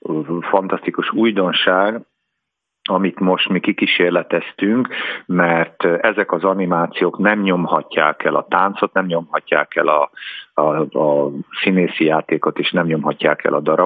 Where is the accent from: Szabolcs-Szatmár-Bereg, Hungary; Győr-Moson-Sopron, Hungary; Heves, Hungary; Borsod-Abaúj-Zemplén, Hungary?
Borsod-Abaúj-Zemplén, Hungary; Cigánd; also born or lived in Budapest; amikor az ember befejezte a gyerekként Cigándon a gyermektánccsapatot, akkor onnan továbbment a balettintézetbe, majd 4 év után továbbment a Honvéd együttesbe